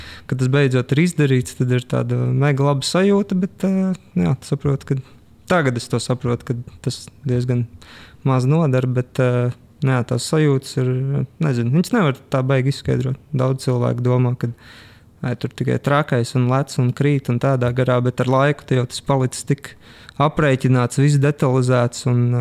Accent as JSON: {"language": "Latvian", "town": "Sigulda", "region": "Sigulda Municipality", "country": "Latvia", "said": "manā gadījumā es nāku no Siguldas puses, līdz ar to tie pauguri ir vairāk nekā citur."}